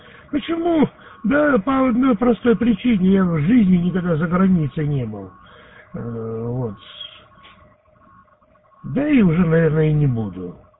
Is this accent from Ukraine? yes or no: no; Russia; born there; Ну что, ну я родился в России, но у меня тут куча знакомых, друзей.